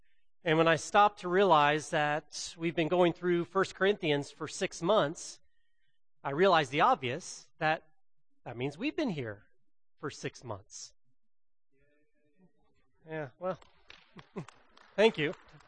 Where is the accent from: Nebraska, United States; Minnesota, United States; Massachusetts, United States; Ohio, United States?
Ohio, United States; but we remember that growing up in Ohio.